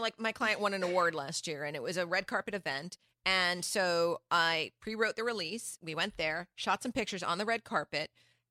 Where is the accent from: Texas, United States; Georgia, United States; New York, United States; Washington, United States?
New York, United States; now in California, United States; So I came from New York and people always ask me, how'd you get to California?